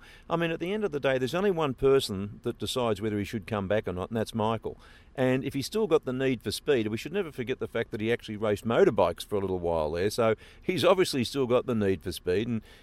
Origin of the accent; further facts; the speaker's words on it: Australia; because I'm an Australian